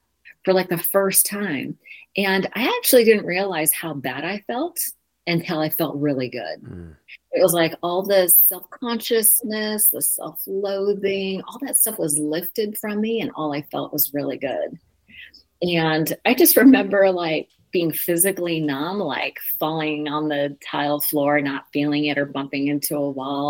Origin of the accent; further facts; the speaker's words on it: Sunnyvale, California, United States; So I grew up in Sunnyvale, California, in the heart of Silicon Valley, right in the heart of the tech industry.